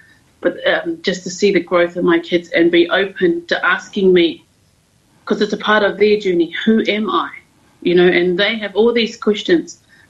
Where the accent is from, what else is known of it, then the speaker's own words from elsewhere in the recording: Wellington, New Zealand; I obviously was born and raised in the Wairarapa, but I reside here in Koihākina.